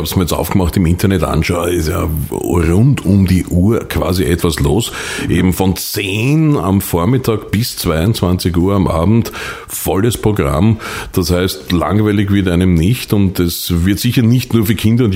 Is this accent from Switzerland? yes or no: no; Wiener Neudorf, Lower Austria, Austria; Ist ja meine Heimatgemeinde. Und ich freue mich auch, wenn ich ein bisschen über Wiener Neudorf erzählen darf.